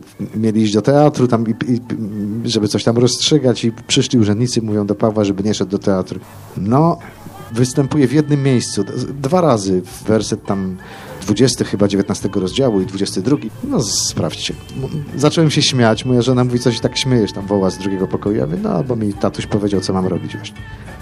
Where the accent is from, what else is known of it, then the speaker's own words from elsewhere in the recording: Siemiatycze, Podlaskie Voivodeship, Poland; A moje rodzinne miasto, Siemiatycze, to tam, gdzie jest obok Grabarka